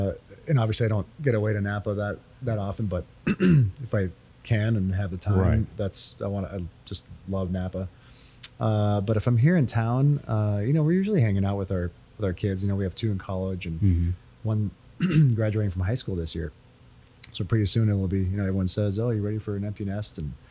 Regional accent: Tuscany, Italy; I'm from Tuscany.

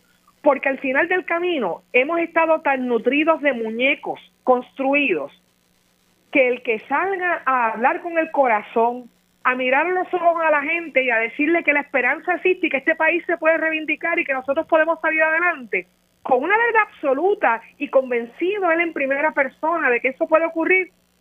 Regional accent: Puerto Rico; Y somos boricuas y somos caribeños.

